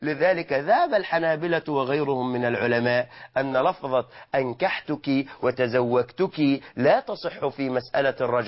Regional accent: Egypt; نحن في واقعنا كمصريين

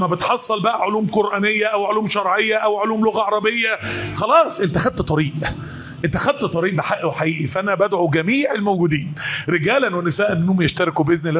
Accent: Mansoura, Dakahlia, Egypt; كنت دايما اقول لاخواننا اللي عندنا في المنصوره

